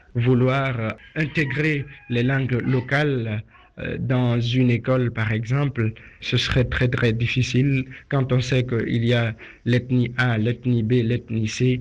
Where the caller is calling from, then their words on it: Guinea; de la Guinée-Conakry.